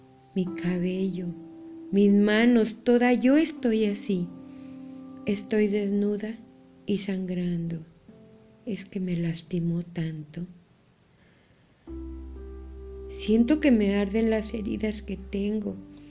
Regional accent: Mexico; soy mexicana

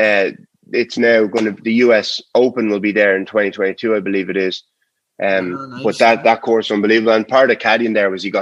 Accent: Ireland; now in Boston, United States; And obviously, like being Irish

